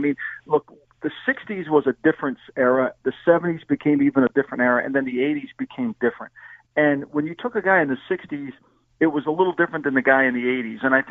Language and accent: English; New Jersey, United States; Al was such a part of my study as a kid growing up in New Jersey